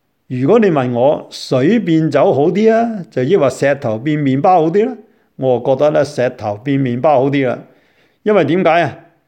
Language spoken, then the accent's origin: Chinese; China; 我想想，如果我们中国人只是挂着饮饮食食，而忘记了做人的道理